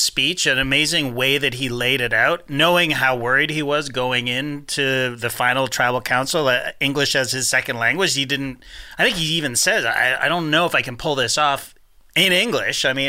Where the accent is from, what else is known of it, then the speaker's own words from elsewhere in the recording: Canada; We're Canadian.